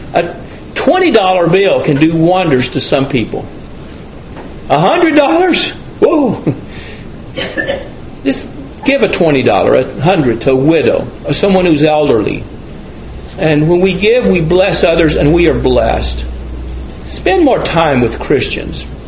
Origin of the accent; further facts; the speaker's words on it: Alabama, United States; I sometimes say I'm from Alabama.